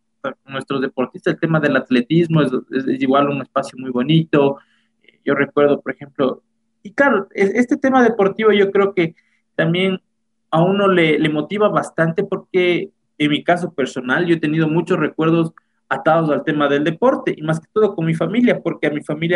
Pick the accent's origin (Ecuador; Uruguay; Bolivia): Ecuador; si somos los ecuatorianos